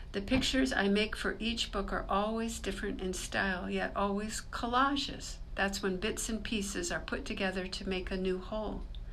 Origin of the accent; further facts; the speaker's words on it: Florida, United States; I grew up in Florida. I had to learn about boots, snow shovels, hats, gloves, scarves